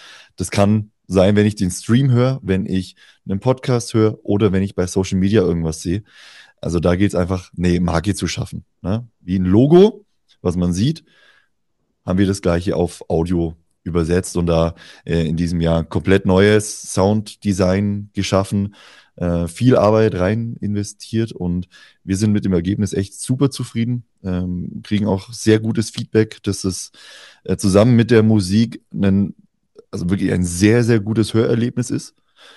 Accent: Bavaria, Germany; Ich bin jetzt hier in Bayern aufgewachsen.

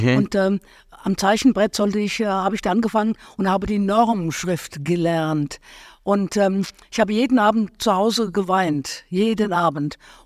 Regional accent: Bad Soden am Taunus, Hesse, Germany; Ja, in Bad Soden, wo ich herkomme, am Taunus, genau.

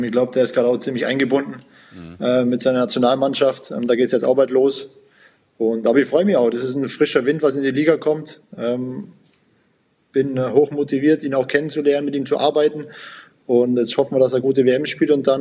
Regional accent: Sonthofen, Bavaria, Germany; Jeder weiß, dass meine Wahlheimat, ich bin ja gebürtiger Allgäuer, Sonthofen, die Wahlheimat wird Augsburg sein. Wir haben da eben ein Haus

